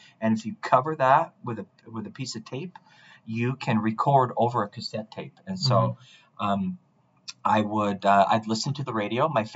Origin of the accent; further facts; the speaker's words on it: Portland, Oregon, United States; I was supposed to go to Marshall High School. I grew up in Southeast Portland in the Lentz neighborhood. My neighborhood school was Marshall High School.